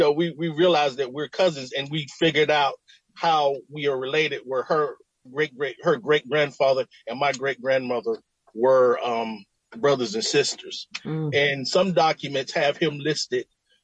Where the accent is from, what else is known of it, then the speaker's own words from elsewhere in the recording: Harlem, New York, United States; I was born in Harlem Hospital, raised in East Harlem.